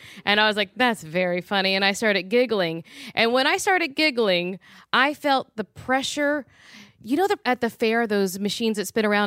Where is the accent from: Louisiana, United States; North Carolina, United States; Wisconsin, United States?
Louisiana, United States; I call my mom in Louisiana. That's a part of why I'm very haunted because I'm from Louisiana.